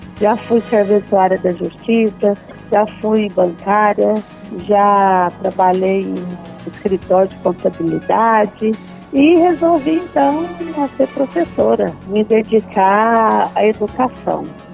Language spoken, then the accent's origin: Portuguese; Goiás, Brazil; Eu nasci e cresci aqui em Goiás.